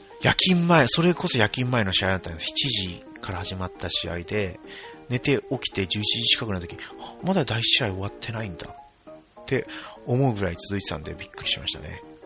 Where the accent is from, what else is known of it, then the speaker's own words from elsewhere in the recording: Nagasaki, Japan; この水原明菜選手はですね、私と同じ長崎出身なんで